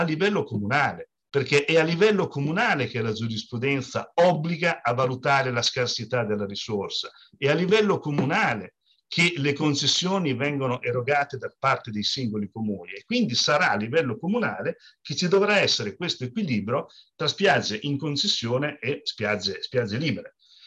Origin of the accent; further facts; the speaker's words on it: Rimini, Emilia-Romagna, Italy; Però io che sono di Rimini